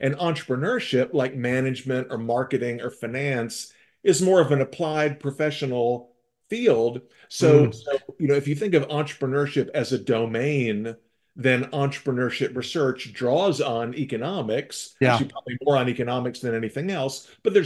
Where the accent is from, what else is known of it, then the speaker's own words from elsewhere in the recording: Tennessee, United States; So I grew up near the Smoky Mountains in eastern Tennessee